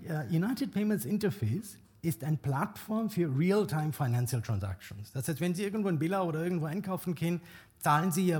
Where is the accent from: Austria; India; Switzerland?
India; also ich komme aus Indien